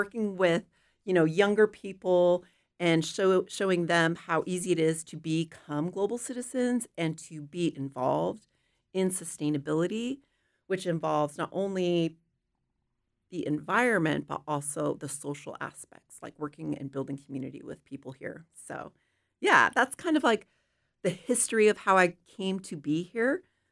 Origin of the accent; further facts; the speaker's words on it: Hawaii, United States; From my own background, cultural values, I'm Hawaiian, Kanaka Maoli, and so centering the earth and a relationship to it has always been integral to who I am.